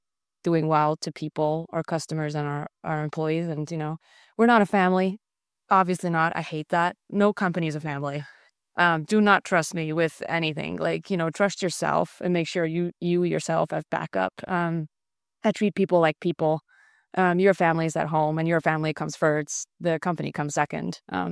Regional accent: Iceland; being a European, like I'm originally from Iceland, born and raised, an Icelander running an American company

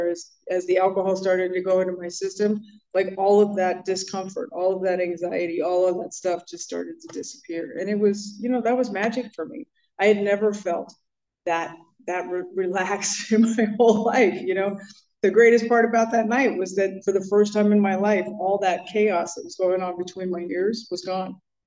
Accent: California, United States; I grew up in the San Fernando Valley.

